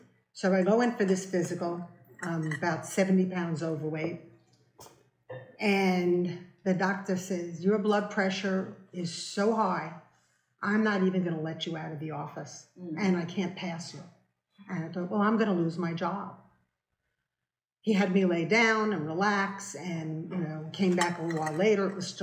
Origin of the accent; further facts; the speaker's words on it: New York, United States; accent: New York; now in North Carolina, United States; And I knew I had just moved down to North Carolina from New York, if anybody can tell by my accent.